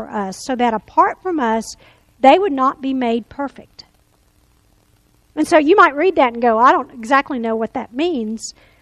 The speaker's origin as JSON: {"language": "English", "region": "Louisiana", "country": "United States", "tie": "born or raised there", "said": "But I've got another friend that I grew up with in Louisiana, went to school"}